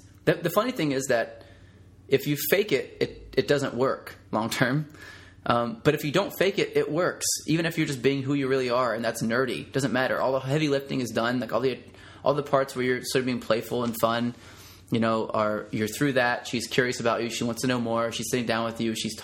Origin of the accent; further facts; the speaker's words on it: St. Augustine, Florida, United States; I grew up in St. Augustine, Florida, which is a small town.